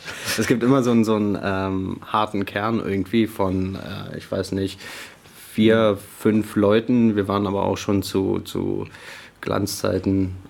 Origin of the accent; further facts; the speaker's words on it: Brandenburg, Germany; ich bin in der Lausitz aufgewachsen, ich bin dort zur Schule gegangen, ich habe dort Abitur gemacht, ich bin da nie wirklich rausgekommen. Und ja, dann bin ich nach Potsdam gekommen